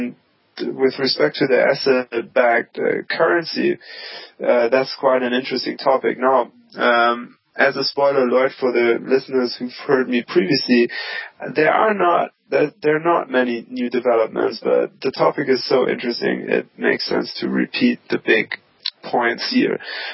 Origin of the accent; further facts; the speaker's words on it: Munich, Bavaria, Germany; now in New York, United States; I went to my hometown of Munich, Germany, which is too warm, but better than being in the freezing cold of New York City. But I'm based in New York